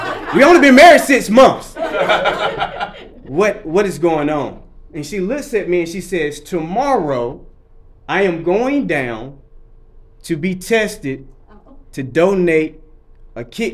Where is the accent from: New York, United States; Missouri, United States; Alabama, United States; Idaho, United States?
Alabama, United States; Birmingham; I am from Birmingham, Alabama.